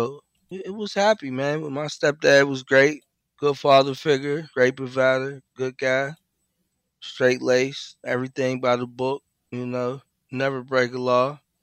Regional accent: Pittsburgh, Pennsylvania, United States; Yes. Yeah, I grew up in Pittsburgh.

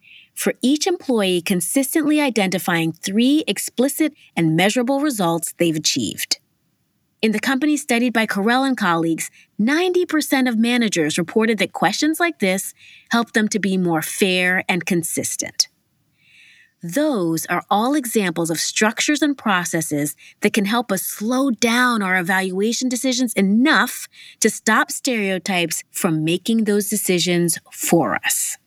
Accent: New York, United States; Growing up in Harlem in the 80s and 90s, which was predominantly Black and Latino, the dominant narrative was that police are bad.

